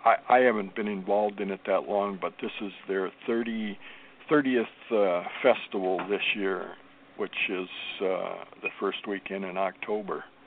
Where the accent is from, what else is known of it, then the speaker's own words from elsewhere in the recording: Minnesota, United States; moved away as an adult; I moved to the Deep South from Minnesota in 13 years ago.